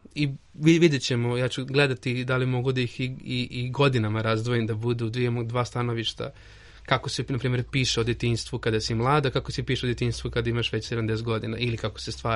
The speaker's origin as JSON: {"language": "Serbian", "town": "Novi Sad", "region": "Vojvodina", "country": "Serbia", "said": "ja sam iz Novog Sada, došao sam u Beograd prvi put"}